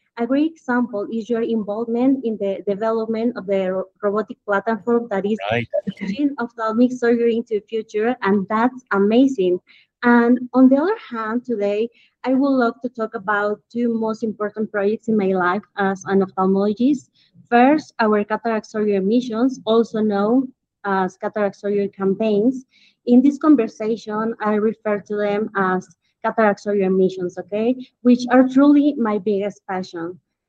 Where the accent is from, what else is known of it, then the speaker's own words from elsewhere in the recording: Mexico City, Mexico; I'm ophthalmologist from Mexico City